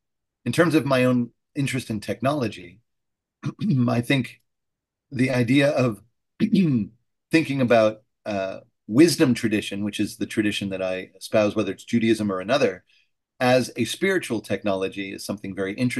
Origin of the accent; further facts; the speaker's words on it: Chicago, Illinois, United States; also born or lived in New Orleans / New York City; now in Austin, United States; I've been in Austin for 25 years. I come from the Chicago area. I've lived in New Orleans and New York City